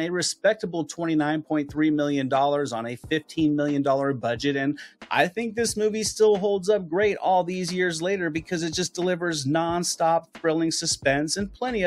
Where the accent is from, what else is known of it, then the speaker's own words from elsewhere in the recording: Pacific Northwest, United States; I grew up in the Pacific Northwest. This movie felt like it was kind of set in my backyard.